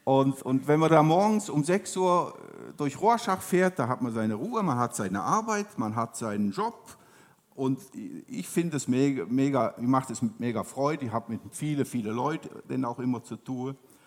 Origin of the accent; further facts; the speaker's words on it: Cologne, North Rhine-Westphalia, Germany; Ich komme hier oben aus Köln, aus der evangelischen Landeskirche, das ist so mein Background.